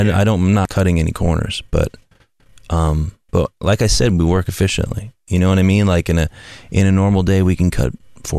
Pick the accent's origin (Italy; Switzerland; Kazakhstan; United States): United States; Midwest; I came from the Midwest and, you know, nothing was ever handed to us.